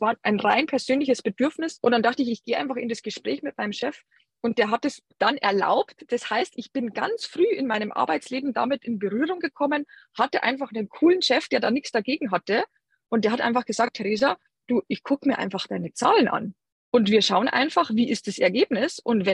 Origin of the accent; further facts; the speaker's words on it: Passau, Bavaria, Germany; now in Berlin, Germany; Ich bin in Passau aufgewachsen, ich bin gebürtige Niederbayerin und wollte dann nach Berlin gehen und meine Familie eben noch sehen können.